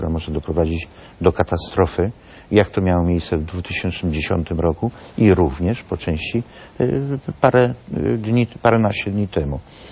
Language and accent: Polish; Subcarpathian Voivodeship, Poland; Bardzo brzydkie określenia tam u mnie na Podkarpaciu, tych zjawisk tak widocznych.